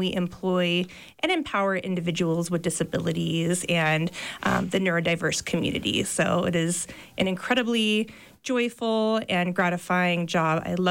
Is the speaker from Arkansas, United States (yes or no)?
no; New Orleans, Louisiana, United States; I'm from New Orleans myself.